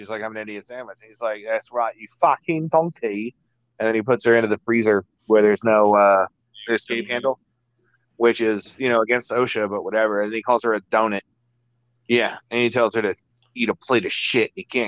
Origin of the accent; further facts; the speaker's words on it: Queens, New York, United States; I'm from Queens, Bungsland.